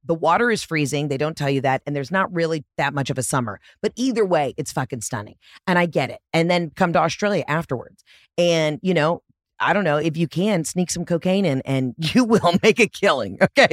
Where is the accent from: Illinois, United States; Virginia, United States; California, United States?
California, United States; I went to surf camp growing up in California.